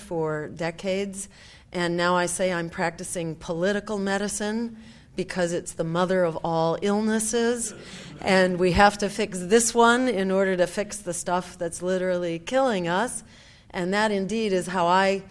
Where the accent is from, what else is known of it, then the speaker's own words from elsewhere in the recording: Massachusetts, United States; And we actually passed a voter referendum in Massachusetts, my home state.